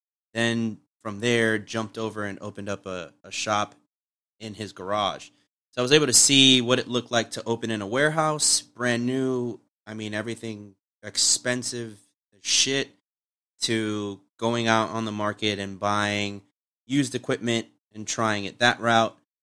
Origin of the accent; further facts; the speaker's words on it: Brooklyn, New York, United States; born there; Underhill's the street that I was born on in Brooklyn.